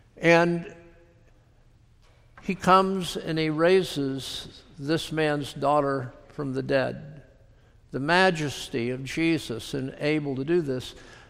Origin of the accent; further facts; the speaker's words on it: Florida, United States; Amazing week growing up in South Florida with hurricanes coming and going.